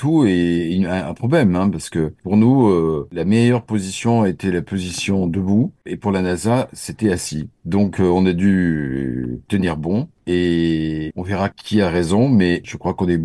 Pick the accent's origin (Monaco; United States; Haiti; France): Monaco; Mais être monégasque, pour les Américains, ce n'est pas vivre dans un des plus petits pays au monde.